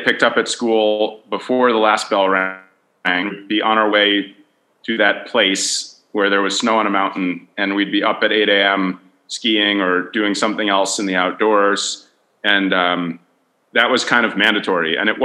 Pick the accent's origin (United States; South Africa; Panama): United States; Connecticut; also born or lived in Vermont; and my family actually sort of spent a bunch of time growing up in Vermont. So between Connecticut and Vermont was my childhood home. When I was young, I got to spend a lot of time in the outdoors, and New England is just beautiful